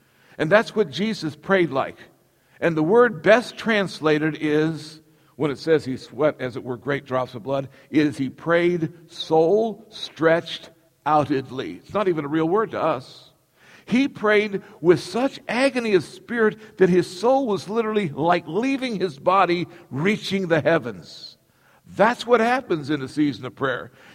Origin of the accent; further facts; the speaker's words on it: Wales, United Kingdom; I know because I'm Welsh and I studied my history.